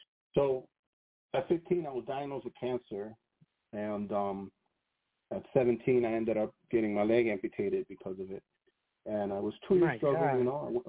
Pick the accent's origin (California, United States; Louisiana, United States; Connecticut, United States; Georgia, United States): Connecticut, United States; Hartford; So, yeah, so I grew up in Hartford my entire life, born and raised. Bought a home with my wife and raising my family here in Hartford as well.